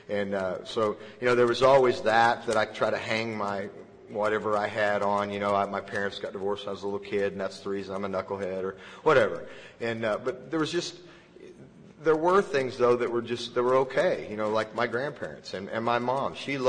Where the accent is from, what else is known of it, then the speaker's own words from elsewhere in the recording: Shawnee, Oklahoma, United States; born there; I was born in Shawnee, Oklahoma.